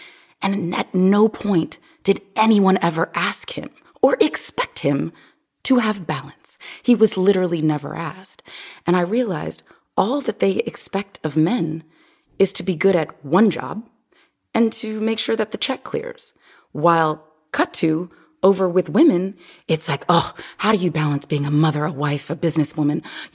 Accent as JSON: {"language": "English", "town": "Omaha", "region": "Nebraska", "country": "United States", "tie": "born or raised there", "said": "So I grew up, I'm originally from Omaha, Nebraska. The north side of Omaha is all Black."}